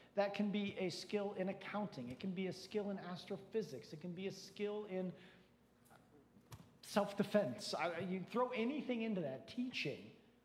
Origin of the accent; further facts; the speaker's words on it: Mentor, Ohio, United States; from my hometown of Mentor, Ohio.